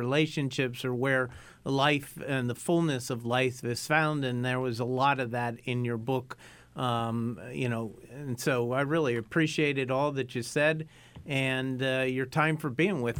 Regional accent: United States; accent: American; I don't think my American accent will ever disappear, even if I went there.

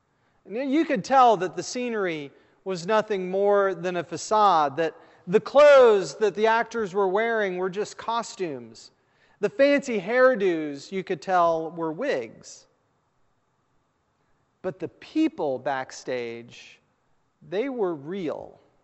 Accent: West Virginia, United States; Growing up in West Virginia, I loved all the things that a West Virginia boy ought to love.

